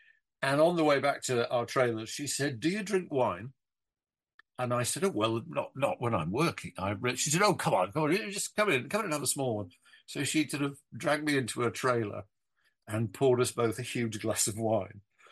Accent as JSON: {"language": "English", "town": "Doncaster", "region": "Yorkshire and the Humber", "country": "United Kingdom", "tie": "born there", "said": "I think the only thing Diana found out about me at all was that I was born in Doncaster."}